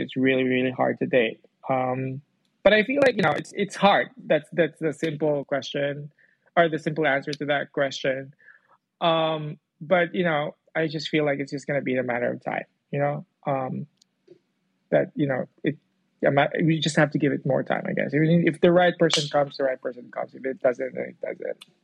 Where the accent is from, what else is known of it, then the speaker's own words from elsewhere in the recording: Philippines; it's my way of like honoring my food as a Filipino.